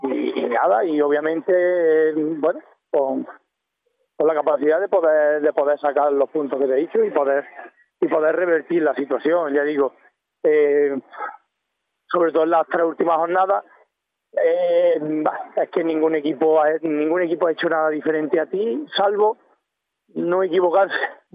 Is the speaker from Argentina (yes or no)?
no; Puente Genil, Andalusia, Spain; yo soy de Puente Genil, que en el único sitio al que yo he salido de Puente Genil ha sido aquí a Pedrera